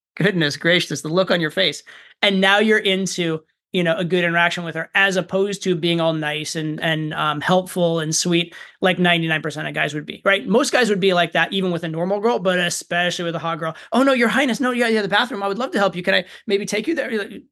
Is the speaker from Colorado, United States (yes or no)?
yes; Colorado, United States; I mentioned I was from Colorado